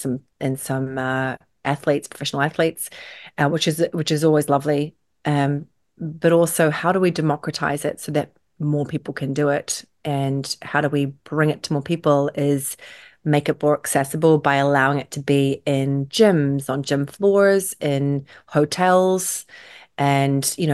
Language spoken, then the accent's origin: English; New Zealand; I'm originally from New Zealand